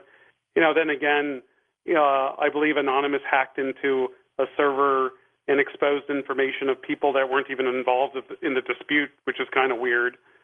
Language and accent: English; Los Angeles, California, United States; now in Las Vegas, United States; I'm like hardly here, and I grew up in Los Angeles, and I have some family here in Vegas, so that's why I'm in town.